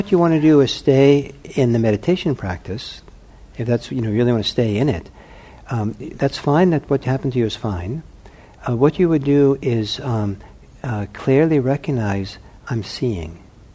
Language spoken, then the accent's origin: English; Norway; also born or lived in Italy; And I'm from Norway, right? So I don't know. And I lived in Italy growing up.